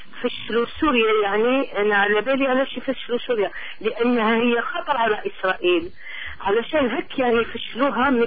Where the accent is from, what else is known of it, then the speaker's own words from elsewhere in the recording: Algeria; now in Montreal, Canada; من الجزائر، جزائرية يعني مقيمة هنا في مونتريال.